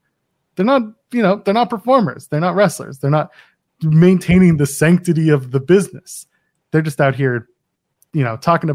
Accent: Canada; I'm a Canadian

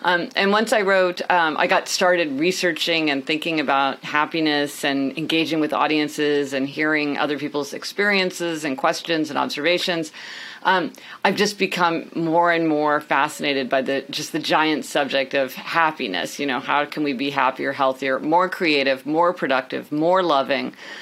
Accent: Kansas City, Missouri, United States; Well, I am actually from Kansas City. This is my grandparents who live in North Platte, Nebraska. But still, Kansas City is far from New York City. So I came east to go to college.

